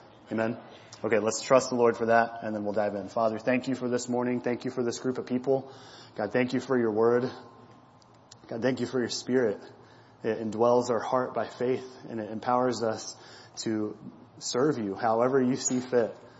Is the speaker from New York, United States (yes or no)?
no; Holden, Missouri, United States; I'm from Holden, Missouri. So some of you guys know a small town like that. I've been over in Harrisonville a handful of times throughout life. Grew up in this area my whole life.